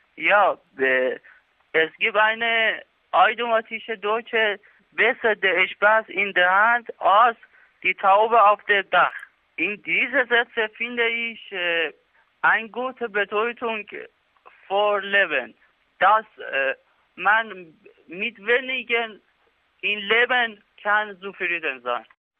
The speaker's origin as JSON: {"language": "German", "country": "Iran", "second_language": "German", "said": "bin 21 Jahre alt. Ich bin Iraner"}